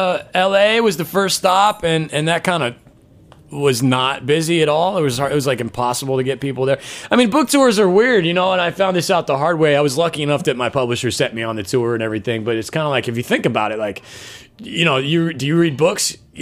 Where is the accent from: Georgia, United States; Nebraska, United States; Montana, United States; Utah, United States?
Nebraska, United States; Omaha; I'm from Omaha, Nebraska, you know, small town